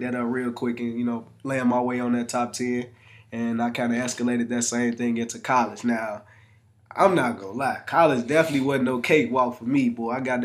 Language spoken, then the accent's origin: English; Dolton, Illinois, United States; I was born in Chicago too, man. Raised in Dalton, you know what I'm saying? Out here in the South Suburbs.